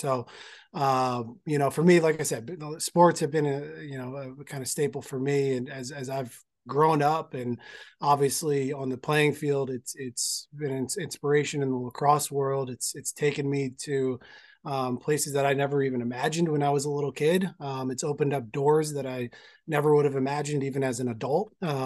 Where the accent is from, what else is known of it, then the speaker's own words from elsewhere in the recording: West Windsor, New Jersey, United States; So born and raised in Central Jersey, a small town called West Windsor.